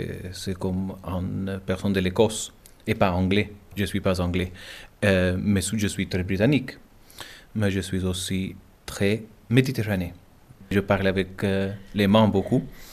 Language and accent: French; Gibraltar; French is a second language; peut-être on peut sentir un peu d'accent espagnol dans mon accent en français. Et ça, c'est parce que je suis bilingue en anglais et espagnol. Je suis de Gibraltar